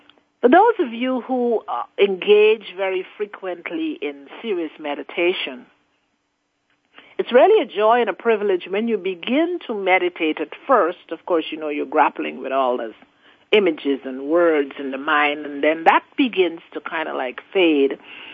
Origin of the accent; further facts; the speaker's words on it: Guyana; I'm from Guyana, South America, and there we also have